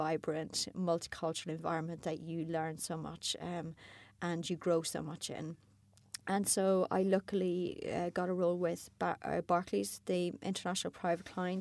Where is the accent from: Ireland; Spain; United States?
Ireland; I'd have to sort of work backwards and say I'm not French, I'm Irish